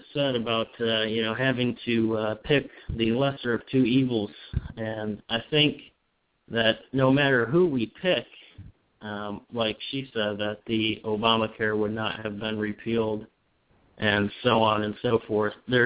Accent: Houston, Texas, United States; And I'm from Houston

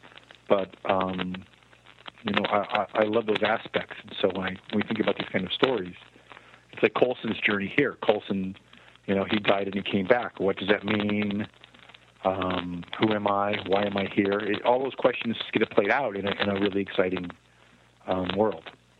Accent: Midwest, United States; moved away as an adult; now in Los Angeles, United States; Well, growing up in the Midwest, I always liked monster movies and scary stories and always loved movies in general.

